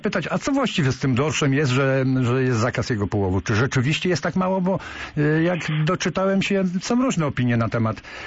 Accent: Greater Poland Voivodeship, Poland; jeżeli odezwę się jako laik, którym zresztą jestem z Wielkopolski

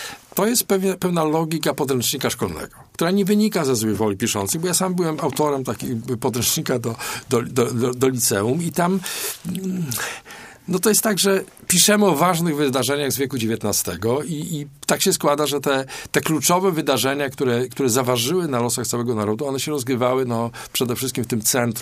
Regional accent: Poznań, Greater Poland Voivodeship, Poland; bo my tu poznaniacy mamy taką zawsze ochotę

